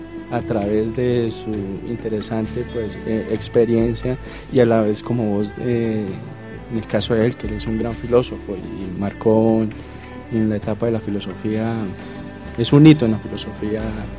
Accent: Cúcuta, Norte de Santander, Colombia; Yo empecé estudiando literatura, yo soy cucuteño

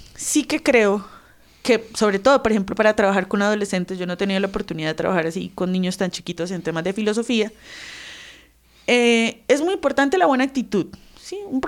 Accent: Bucaramanga, Santander, Colombia; now in Bogotá, Colombia; A mí me llaman poderosamente la atención porque yo soy de Bucaramanga. Y desde hace... Bucaramanga, mano. Y desde hace unos años que llegué a ir a Bogotá

